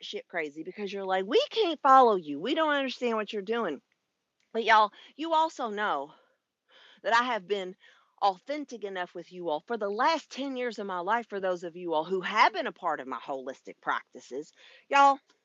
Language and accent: English; United States; None of them. And I'm an American.